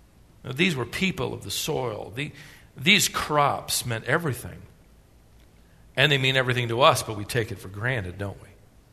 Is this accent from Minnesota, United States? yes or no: yes; Worthington, Minnesota, United States; born there; every summer we would travel back to Minnesota. I was born in Worthington